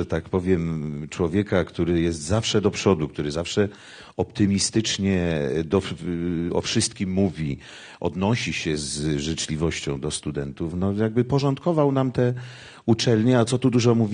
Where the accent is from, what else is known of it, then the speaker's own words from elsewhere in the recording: Brzeziny, Łódź Voivodeship, Poland; I osiedlono tam ileś rodzin i tam to moje dzieciństwo upłynęło.